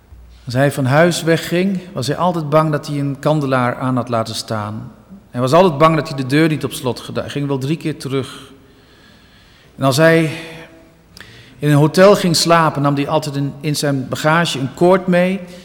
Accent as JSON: {"language": "Dutch", "town": "De Heurne", "region": "Gelderland", "country": "Netherlands", "tie": "born or raised there", "said": "Ik ben opgegroeid in de Heurne, vlakbij Dinxperlo. De Heurne telt meer koeien dan mensen. Het is echt een prachtige plek om te wonen. Echt een boerengehucht, heel veel boerderijen."}